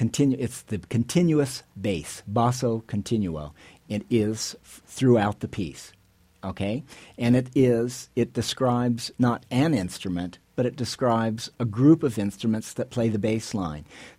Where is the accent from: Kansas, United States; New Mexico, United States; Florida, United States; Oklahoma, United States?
New Mexico, United States; I did. Yeah, I was born in Boston, but I grew up out here and spent most of my life in New Mexico.